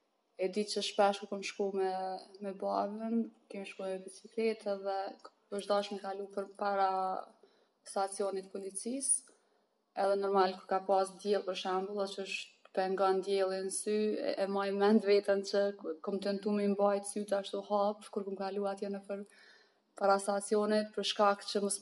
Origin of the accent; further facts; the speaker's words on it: Tirana, Tirana County, Albania; now in Pristina, Kosovo; tash jam 30 vjeqë, jam nga Tirane, jam nga Tirane, tash jam zhvendosë në Prishtinë, jetoj, punoj në Prishtinë.